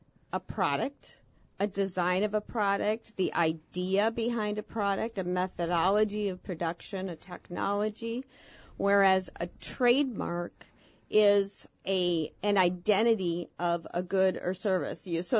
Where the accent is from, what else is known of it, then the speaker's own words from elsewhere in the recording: Appleton, Wisconsin, United States; I then moved back home to my home state of Wisconsin in Appleton